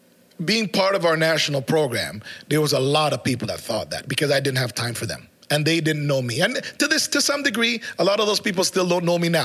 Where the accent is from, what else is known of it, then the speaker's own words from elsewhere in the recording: Jamaica; now in Canada; I was born in Jamaica. I grew up in Jamaica. I ran track in Jamaica. I was good in Jamaica.